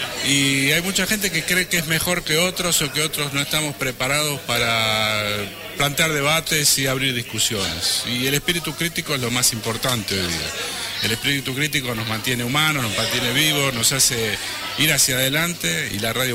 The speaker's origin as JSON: {"language": "Spanish", "country": "Argentina"}